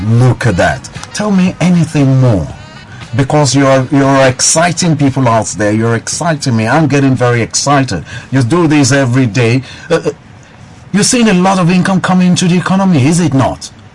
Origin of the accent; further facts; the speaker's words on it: Lagos, Nigeria; from Lagos.